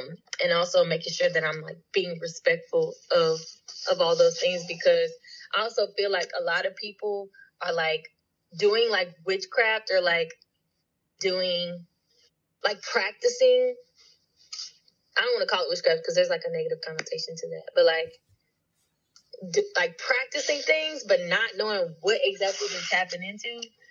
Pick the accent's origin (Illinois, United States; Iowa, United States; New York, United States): Illinois, United States; East St. Louis; now in Chicago, United States; Yeah, so I grew up in St. Louis, more specifically like East St. Louis, Illinois.